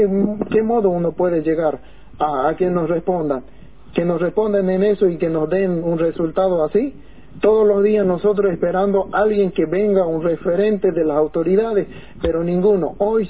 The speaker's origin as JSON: {"language": "Spanish", "country": "Argentina", "said": "y que nosotros somos argentinos, que queremos un reclamo hoy"}